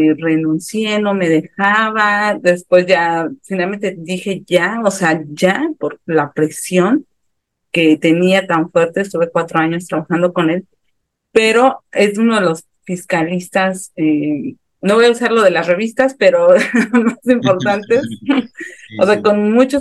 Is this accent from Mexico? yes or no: yes; Mexico City, Mexico; ya estoy a punto casi de los 16 años de vivir acá. Yo soy de Ciudad de México, estudié en la UNAM, en la Facultad de Contaduría.